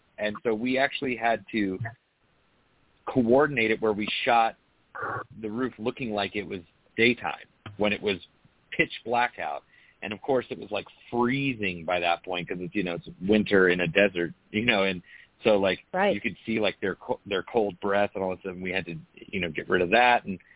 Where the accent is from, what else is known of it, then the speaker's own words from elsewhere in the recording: Florida, United States; I'm from Florida, so I got, you know.